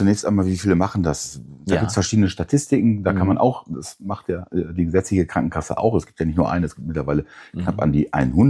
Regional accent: Datteln, North Rhine-Westphalia, Germany; Ich komme aus Datteln

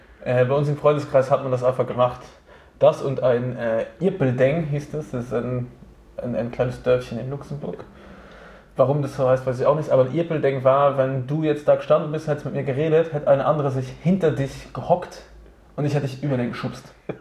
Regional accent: Innsbruck, Tyrol, Austria; moved away; Also ich meine, vor 10 Jahren bin ich aus Innsbruck hergekommen.

